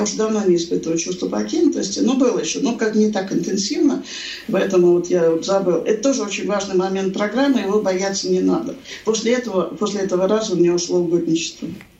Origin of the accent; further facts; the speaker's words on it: Saint Petersburg, Russia; я из Петербурга